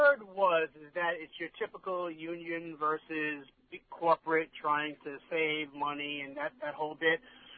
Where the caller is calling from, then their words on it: Port Jefferson Station, New York, United States; Right now, I'm in Port Jefferson Station, so that means you guys are really getting out there.